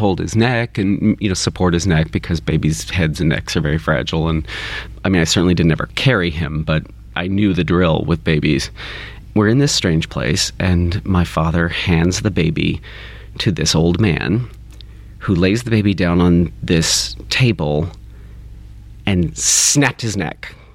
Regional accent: Kentucky, United States; I grew up in Kentucky. My dad is a Kentuckian.

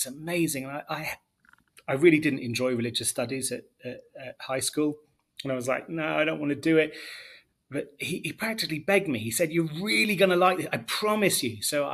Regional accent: England, United Kingdom; moved away as an adult; also born or lived in United States; now in Israel; I was born and raised in England.

